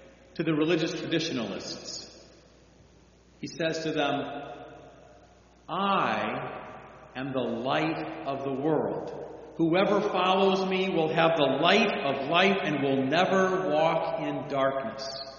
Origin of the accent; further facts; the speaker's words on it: Chicago, Illinois, United States; In our house on Sunday mornings when I grew up in Chicago, Sunday mornings, either the radio was tuned to a station playing pipe organ music